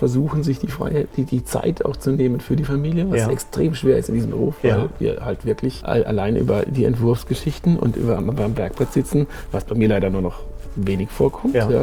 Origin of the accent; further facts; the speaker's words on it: Hockenheim, Baden-Württemberg, Germany; ich bin Kurpfälzer Kind. In der Nachbargemeinde Hockenheim bin ich groß geworden. Eben jetzt lebe ich an der Bergstraße.